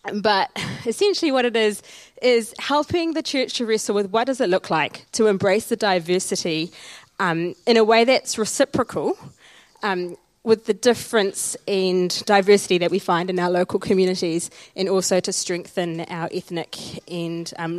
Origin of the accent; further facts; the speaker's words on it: Auckland, New Zealand; also born or lived in Sri Lanka; I'm originally from Sri Lanka. I grew up, though, mainly in Mount Roscoe in Auckland